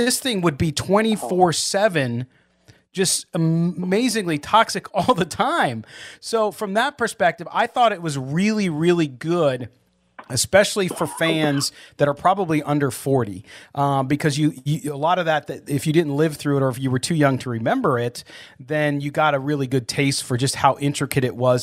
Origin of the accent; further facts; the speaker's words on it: San Diego, California, United States; I remember the trial because I grew up in San Diego. I grew up a Charger fan.